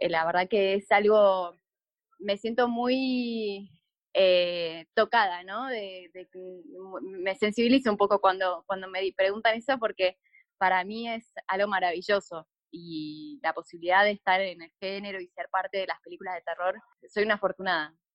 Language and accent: Spanish; Argentina; poder hacer cine de género en mi país y que sean películas muy lindas y que sean realmente de calidad